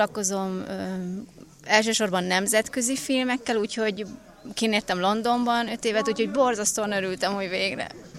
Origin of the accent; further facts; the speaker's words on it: Budapest, Hungary; born there; Budapesten, és nagyon szerettem volna jönni.